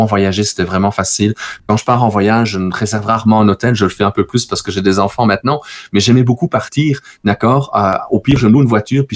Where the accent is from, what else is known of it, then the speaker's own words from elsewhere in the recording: Liège, Wallonia, Belgium; Je suis originaire de Liège, qui est la première ville sur le chemin des Allemands quand ils ont décidé d'attaquer la France et l'Angleterre, aussi bien en 1914 qu'en 1940. Donc, ma ville natale